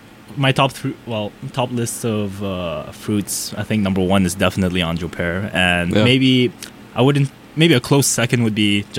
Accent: Bhutan; Yeah, I'm a senior at Tufts. I hail from Bhutan, the Kingdom of Bhutan.

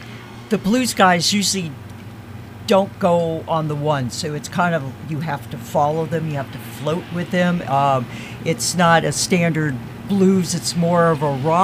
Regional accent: Fort Lauderdale, Florida, United States; also born or lived in Clarksdale, United States; now in Maine, United States; I'm from Fort Lauderdale, and I moved up to Maine in 2017 from Clarksdale, Mississippi.

